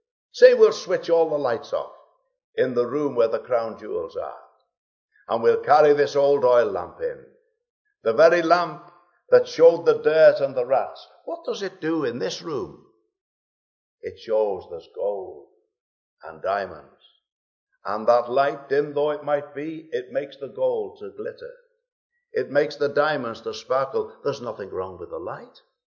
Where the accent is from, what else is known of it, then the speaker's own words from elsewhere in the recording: Liverpool, North West England, United Kingdom; accent: Scouse; now in Scotland; I come from Liverpool, although I've lived in Scotland for many years now. I think it's about 35 years.